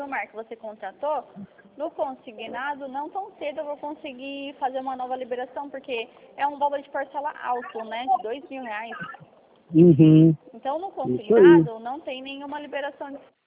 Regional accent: São Paulo, Brazil; Sou aqui de São Paulo.

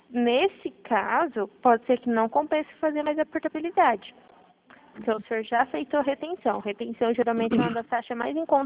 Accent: Dourados, Mato Grosso do Sul, Brazil; Dourados.

